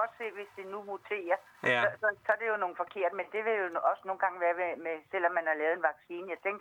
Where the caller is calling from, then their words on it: Helsingør, Capital Region of Denmark, Denmark; og jeg kommer fra Helsingør.